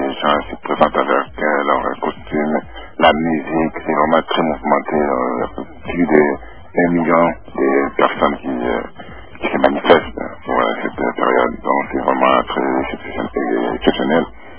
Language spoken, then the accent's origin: French; Montreal, Quebec, Canada; vous voyez, je viens de Montréal, c'est un concept qu'on a créé ça depuis Montréal.